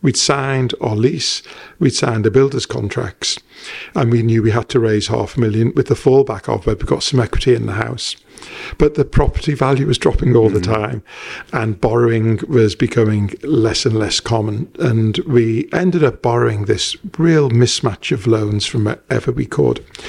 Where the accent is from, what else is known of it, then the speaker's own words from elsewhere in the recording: Walton, North West England, United Kingdom; also born or lived in Rock Ferry; You know, I grew up in Walton. We moved to Rock Ferry as a teenager because I felt like we were moving up in the world.